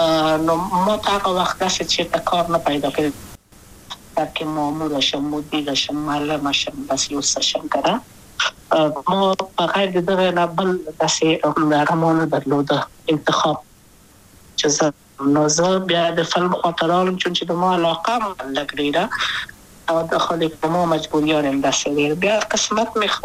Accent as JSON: {"language": "Pashto", "region": "Kabul", "country": "Afghanistan", "tie": "born or raised there", "also_born_or_lived": "Wardak", "said": "زه خو اصلا د وردګو ولایت یم، د پلار مې د وردګو ولایت ته خلګنسې کېدلې، د کابل په تختپل سیمه کې یم او لویا شویم کابل کې"}